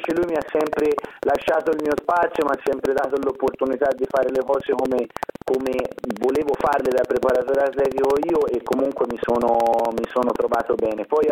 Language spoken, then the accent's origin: Italian; Siena, Tuscany, Italy; Io sono di Siena e sono tifoso del Siena prima di tutto, ovviamente, perché è la mia città e mi sento senese assolutamente